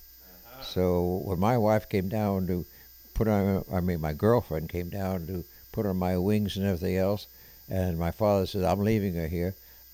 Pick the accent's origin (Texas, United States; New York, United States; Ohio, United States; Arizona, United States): New York, United States; Long Island; Well, it went from living out in the island, Long Island, where it was mostly farmland, and then became, after World War One, a community for overflow from Manhattan.